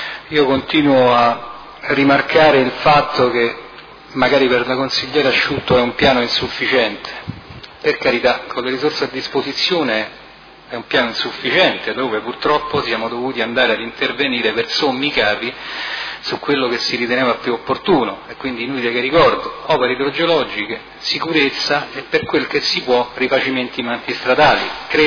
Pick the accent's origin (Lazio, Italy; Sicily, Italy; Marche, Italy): Lazio, Italy; Rome; Io sono di Roma